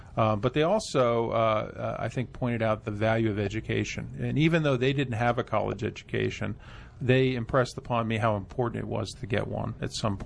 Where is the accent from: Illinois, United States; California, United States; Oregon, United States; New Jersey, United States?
New Jersey, United States; My family moved around a lot, and I think I lived in most parts of northern New Jersey. So it was a great childhood.